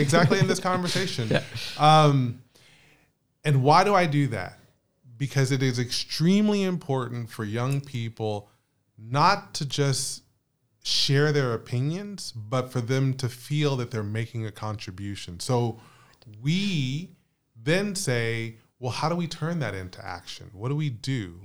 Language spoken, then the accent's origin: English; Texas, United States; we have one of our former YAC members is currently in my home state of Texas